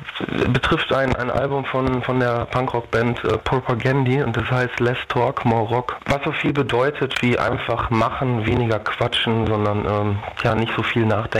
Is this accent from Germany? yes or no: yes; Herten, North Rhine-Westphalia, Germany; bin ich hier in meiner Heimatstadt in Herten gerade sehr politisch aktiv.